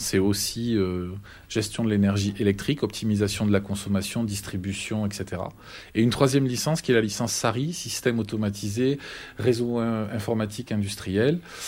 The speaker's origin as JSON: {"language": "French", "region": "Southern France", "country": "France", "accent": "southern French", "said": "On est dans le sud, j'ai l'accent du sud, donc ils m'ont mis au sud de tout."}